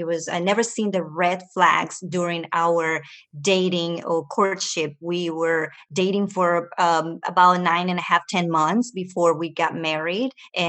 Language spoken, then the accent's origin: English; Venezuela; also born or lived in Ecuador; me, myself, coming from Latin American countries, because I was born in Ecuador and raised in Venezuela.